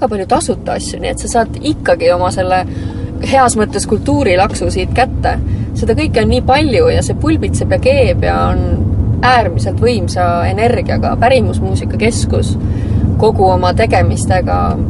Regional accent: Olustvere, Viljandi County, Estonia; Ma olen Viljandi lähedalt pärit, ma olen Olustverest pärit. Pisikesest, armsest, imelisest paigast

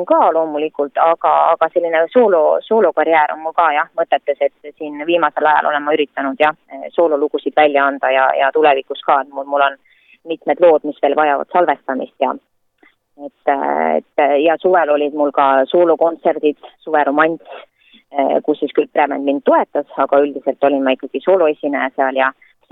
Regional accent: Kohila, Rapla County, Estonia; õnneks Kohilas, kus ma siis pärit olen

